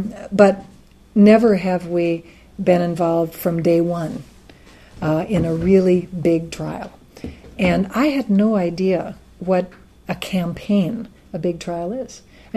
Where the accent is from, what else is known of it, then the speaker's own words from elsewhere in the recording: Wisconsin, United States; which I'm from Wisconsin, so of course I want people to be civilized.